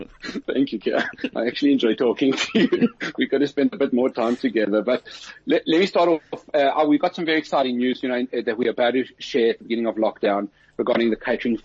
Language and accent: English; South Africa; And I filled up as every South African and every Jewish South African does.